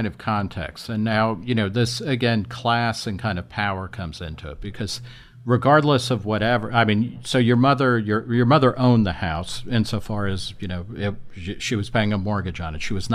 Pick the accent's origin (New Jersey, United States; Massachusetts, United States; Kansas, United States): New Jersey, United States; at least growing up in New Jersey